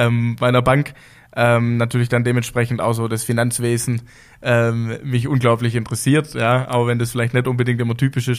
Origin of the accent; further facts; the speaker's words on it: Welzheim, Baden-Württemberg, Germany; also Welzheim ist mein Heimatort und wo ich früher Fußball gespielt habe